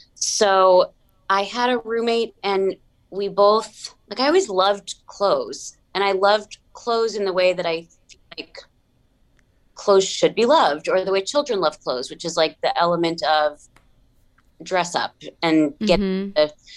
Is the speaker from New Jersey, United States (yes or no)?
yes; New Jersey, United States; I had a neighbor growing up in New Jersey.